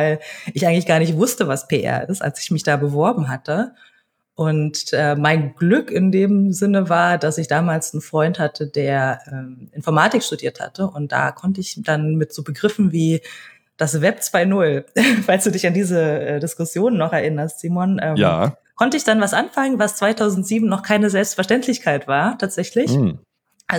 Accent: Berlin, Germany; Ich wurde in Berlin geboren, bin vor allen Dingen als Kind einer alleinerziehenden Mutter groß geworden.

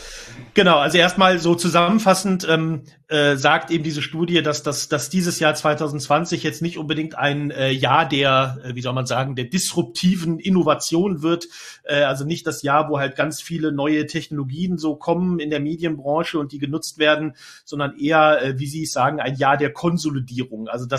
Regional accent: Rhineland, Germany; Ich würde mich eher als Rheinländer bezeichnen

